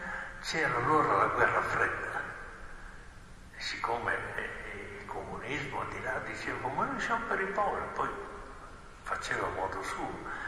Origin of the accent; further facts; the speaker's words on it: San Lazzaro di Savena, Emilia-Romagna, Italy; Io la ricordo anche perché il mio paese vicino a Bologna è San Lazzaro.